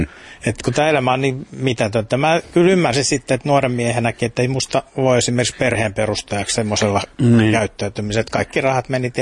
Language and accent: Finnish; Hyvinkää, Uusimaa, Finland; Joo, se on mun kotikaupunki.